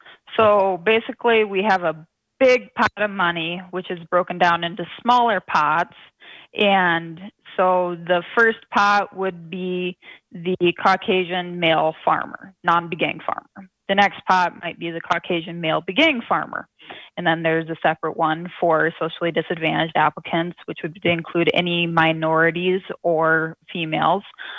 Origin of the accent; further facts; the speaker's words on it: South Dakota, United States; I grew up in Western South Dakota on a beef cow calf ranch.